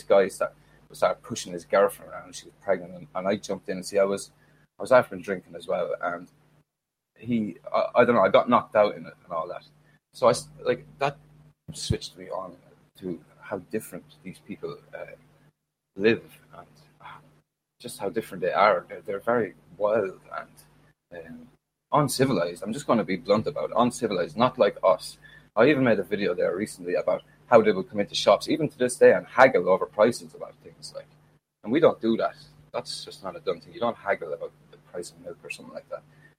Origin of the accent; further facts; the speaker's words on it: Ireland; Well, growing up in Ireland, I had a nice childhood. I grew up in a nice area.